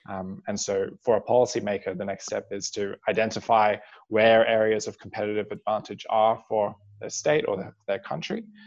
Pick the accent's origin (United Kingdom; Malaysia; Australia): Australia; So I'm Australian